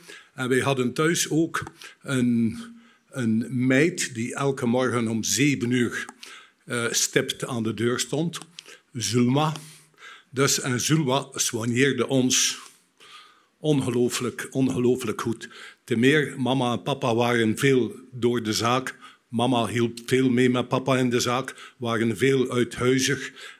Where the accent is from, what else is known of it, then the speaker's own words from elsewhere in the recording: West Flanders, Belgium; accent: West Flemish; Ik kom uit West-Vlaanderen. Uit een gezinnetje met vier kinderen.